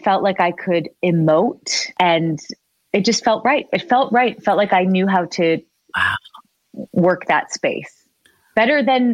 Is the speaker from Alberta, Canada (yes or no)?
no; Richmond Hill, Ontario, Canada; I'm from Richmond Hill, a safe little bubble. It's never been popped, you know.